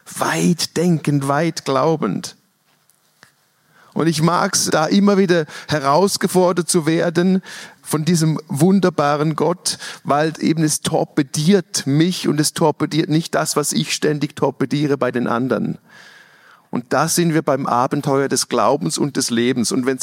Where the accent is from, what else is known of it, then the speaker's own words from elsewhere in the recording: Switzerland; weil ich bin Schweizer, ich bin alles andere als offensiv.